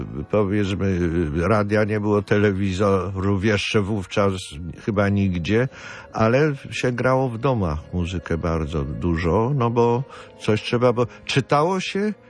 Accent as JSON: {"language": "Polish", "town": "Kraków", "region": "Lesser Poland", "country": "Poland", "tie": "born there", "said": "Ja się urodziłem w Krakowie na ulicy Brackiej."}